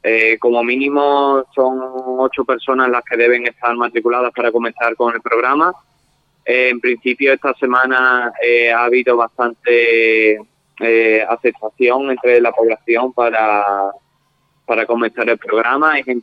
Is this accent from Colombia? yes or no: no; Almendralejo, Extremadura, Spain; tengo experiencia en otras localidades como Mérida y Villafranca de los Barros, aunque soy natural de Almendralejo